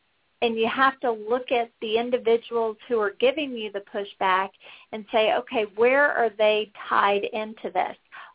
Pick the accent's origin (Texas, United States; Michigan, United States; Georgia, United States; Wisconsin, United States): Texas, United States; San Antonio; It just so happens that Dr. Middleton is from my hometown of San Antonio, Texas, and he was my superintendent all through high school.